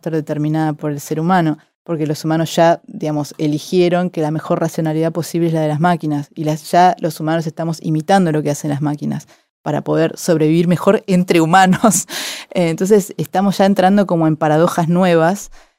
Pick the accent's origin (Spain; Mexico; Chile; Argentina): Argentina; nosotros, porque somos argentinos y de alguna manera casi superiores literariamente